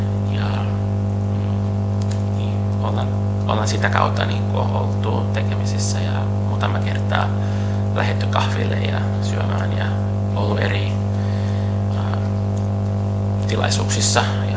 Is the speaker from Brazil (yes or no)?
yes; Brazil; Finnish is a second language; moved away as an adult; now in Finland; olen Brasiliasta kotoisin, olen asunut Suomessa 18 vuotta